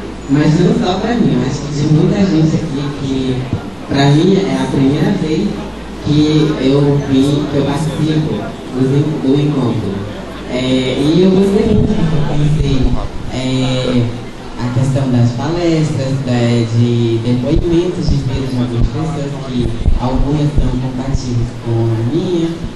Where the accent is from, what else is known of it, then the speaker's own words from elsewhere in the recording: Caxias, Maranhão, Brazil; eu sou de Caxias, Maranhão, e eu vim aqui representar um pouco